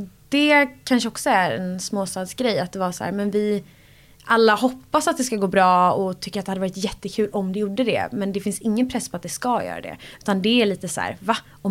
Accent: Borås, Västra Götaland County, Sweden; Jag är uppvuxen i Brämhult som ligger i Borås.

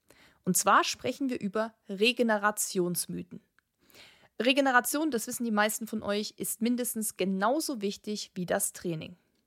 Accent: Kochel am See, Bavaria, Germany; Wir kommen ja aus Kochel am See. Also auch südlich, auch bergig, auch viele Seen.

